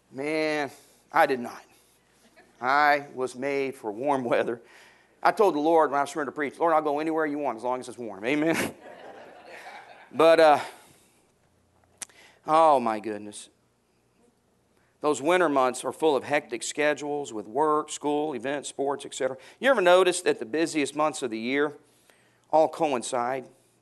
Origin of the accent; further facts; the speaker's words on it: Orlando, Florida, United States; And I would get so depressed because I was from Orlando, Florida.